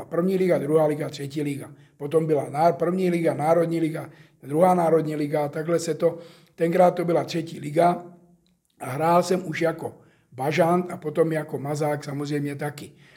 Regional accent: Slovakia; moved away; Já jsem původně ze Slovenska, to řada lidí ví, já jsem odchovanec Topolčan.

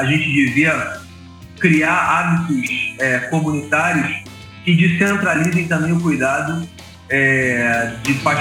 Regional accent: Rio de Janeiro, Brazil; accent: carioca; Eu sou carioca, da Gema, meu sotaque não nega.

